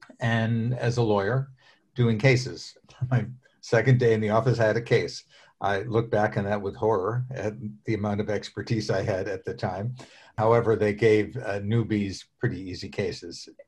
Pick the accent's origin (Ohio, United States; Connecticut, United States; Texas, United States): Connecticut, United States; I grew up in Connecticut, went to undergraduate school there at a place called Trinity College